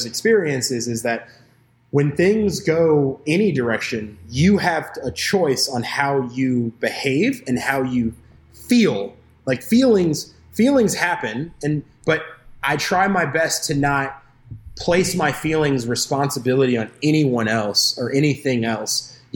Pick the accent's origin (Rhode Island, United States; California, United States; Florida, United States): Florida, United States; St. Petersburg; also born or lived in Memphis, Tennessee; I was born in Memphis, Tennessee, but I grew up here in St. Pete. You know, I was there till I was about 10 years old, and then I moved down to Florida, and I've been here since.